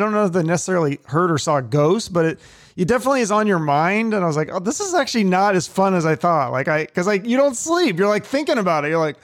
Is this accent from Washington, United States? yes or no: yes; Washington, United States; because I'm from Washington and I've never heard of this one, Thornwood Castle.